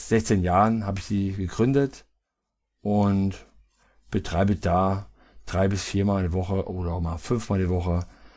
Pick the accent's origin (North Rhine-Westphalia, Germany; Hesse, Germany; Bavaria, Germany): Hesse, Germany; Naumburg; born there; bin hier aus gebürtig in Naumburg-Eidenstedt, das ist bei Kreis Kassel. Und bin jetzt 44 Jahre